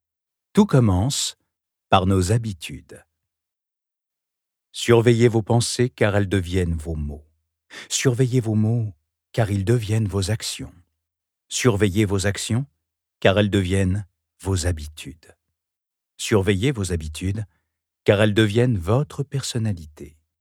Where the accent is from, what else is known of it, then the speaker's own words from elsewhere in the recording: Paris, Île-de-France, France; born there; Je suis né à Paris de parents immigrés, issus d'une condition sociale très précaire. J'ai grandi dans une famille monoparentale avec une mère sans activité professionnelle.